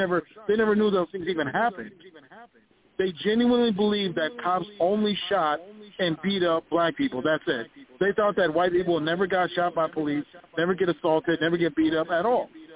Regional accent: Minneapolis, Minnesota, United States; This is because I'm from Minneapolis when the whole BLM protests were going on.

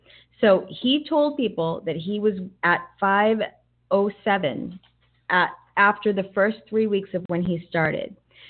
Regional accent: Boston, Massachusetts, United States; I can't vacation there. I'm from Boston. I couldn't.

